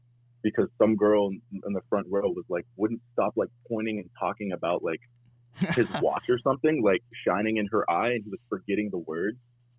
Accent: Pittsburgh, Pennsylvania, United States; A lot of the stuff I've done so far is really rap heavy, because that's kind of the funnel I came from Pittsburgh.

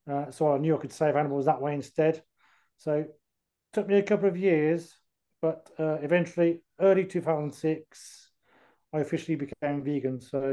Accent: France; I actually grew up in France. And I remember seeing an anti-vivisection poster on a wall in Coulommiers near Toulouse, where I used to live.

